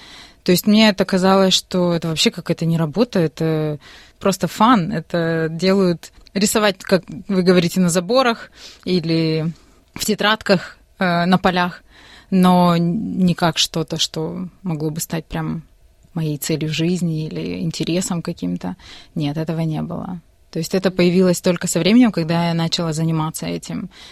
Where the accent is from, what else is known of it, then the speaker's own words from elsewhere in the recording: Odesa, Odesa Oblast, Ukraine; now in Australia; Да, я приехала из Одессы, но не совсем из Одессы.